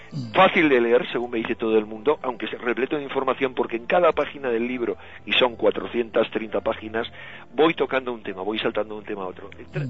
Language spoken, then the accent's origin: Spanish; Madrid, Community of Madrid, Spain; yo soy madrileño, pero no hay peor público que el de Madrid.